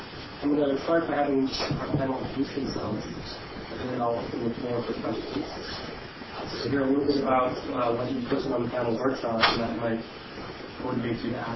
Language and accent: English; Canada; I did a postdoc at MIT for 2 years. And before that, I did a PhD at Simon Fraser here in Canada. I'm Canadian.